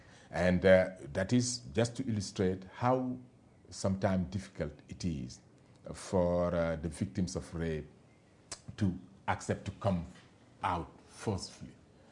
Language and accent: English; Senegal; Because even in Senegal, my hometown, if I take, there is one region called Kaolack.